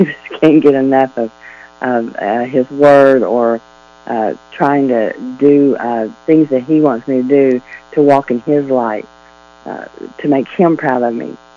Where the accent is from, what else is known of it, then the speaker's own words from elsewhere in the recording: McAlester, Oklahoma, United States; I grew up in McAllister, Oklahoma, went to church a lot.